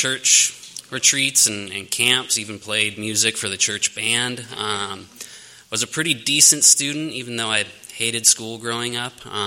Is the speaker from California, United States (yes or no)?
yes; Mission Viejo, California, United States; born and raised in Orange County, Mission Viejo, California, which is a pretty nice place. I wasn't from the streets.